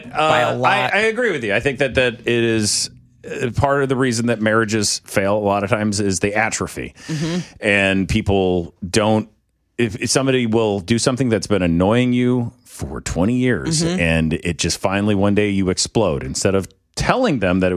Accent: St. Louis, Missouri, United States; Dude, I'm from St. Louis, Steve.

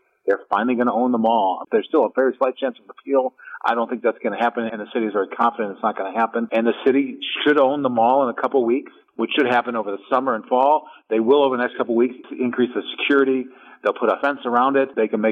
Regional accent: Brown Deer, Wisconsin, United States; I mean, I grew up in Brown Deer. I rode my bike all the time at this mall.

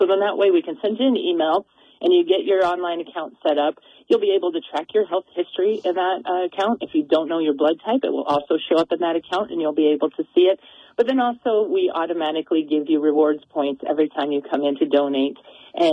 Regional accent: Grable, Wyoming, United States; I grew up in Grable, Wyoming, and we do that blood drive there and in the communities around.

